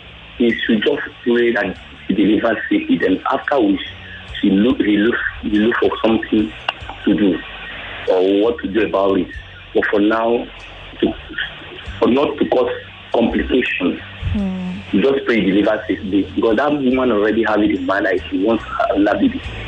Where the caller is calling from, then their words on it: Moshi, Kilimanjaro, Tanzania; I'm calling from Moshi.